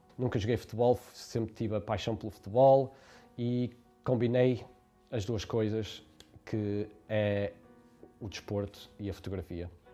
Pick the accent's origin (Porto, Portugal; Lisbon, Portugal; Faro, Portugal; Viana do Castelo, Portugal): Porto, Portugal; now in London, United Kingdom; sou natural do Porto, estou em Londres há 25 anos.